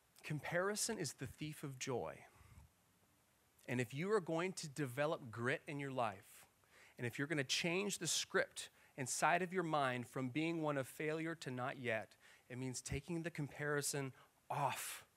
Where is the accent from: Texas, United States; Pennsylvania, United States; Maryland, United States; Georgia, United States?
Texas, United States; And like growing up in South Texas football, that was certainly how it was for me.